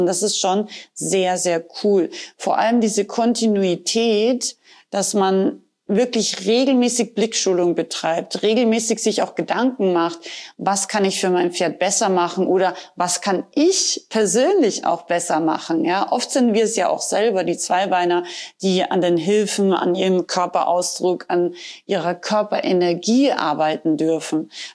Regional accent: Rauris, Salzburg, Austria; ich komme ja aus Rauris, aus dem Innergebirg, sagt man, aus Österreich.

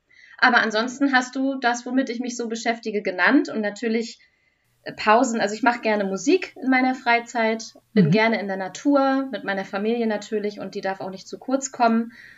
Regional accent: Baltic coast, Germany; ich bin schon an der Ostsee geboren, gerne da geblieben, kann mir auch nichts Schöneres vorstellen. Ich lebe da und arbeite da, wo andere Urlaub machen.

